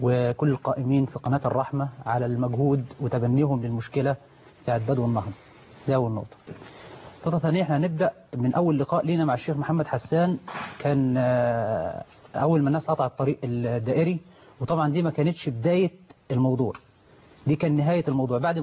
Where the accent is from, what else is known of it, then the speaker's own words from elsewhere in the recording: Egypt; عادة احنا كبدو بيبقى فيه تكتلات بدوية موجود في المكان دوت. المفروض دور الدولة بالنسبة لي أنا كمواطن مصري